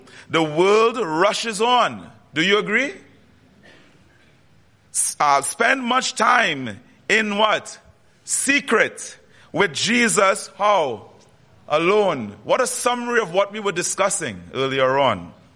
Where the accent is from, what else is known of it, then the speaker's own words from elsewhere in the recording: Trinidad & Tobago; As you can tell, I have an accent. I'm from the Caribbean, from Trinidad and Tobago specifically.